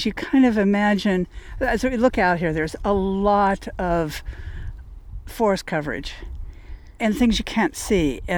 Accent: Midwest, United States; when we were growing up in the Midwest, always used to talk about glacier grooves, and he would take us up to the shores of Lake Erie to see such things.

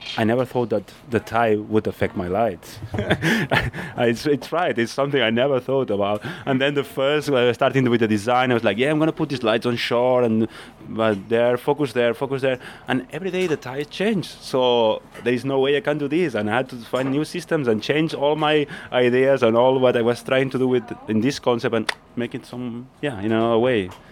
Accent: Catalonia, Spain; I grew up in a village close to Barcelona.

